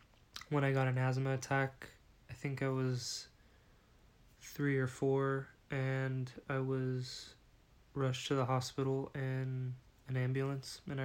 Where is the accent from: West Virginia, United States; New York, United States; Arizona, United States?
Arizona, United States; Glendale; born there; also born or lived in England; I was born on November 6, 2000 in Glendale, Arizona.